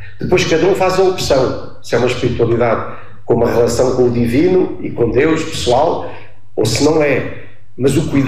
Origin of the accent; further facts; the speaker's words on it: Lisbon, Portugal; eu que venho de Lisboa, isto toca-me profundamente